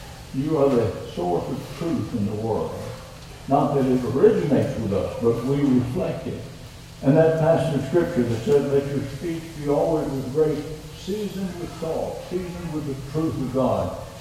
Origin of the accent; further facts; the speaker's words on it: United States; If I'd insisted, now I'm American, drive on the right.